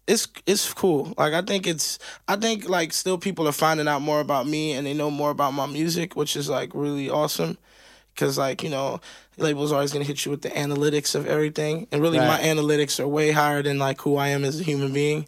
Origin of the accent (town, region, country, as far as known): Miami, Florida, United States; born or raised there